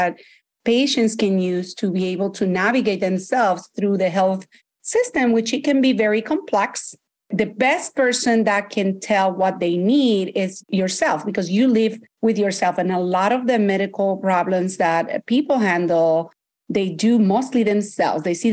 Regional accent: Puerto Rico; also born or lived in Delaware; now in Connecticut, United States; I'm originally from Puerto Rico. I trained residency in the area of Delaware in Wilmington, Delaware, and moved to Connecticut, has been practicing family medicine here for 16 years now.

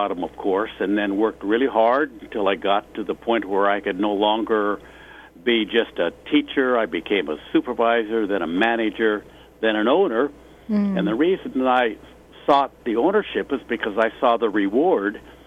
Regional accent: Spokane, Washington, United States; also born or lived in San Clemente / San Diego; now in Seattle, United States; even though I live in Seattle, I was raised in Spokane, but I went to high school in San Clemente.

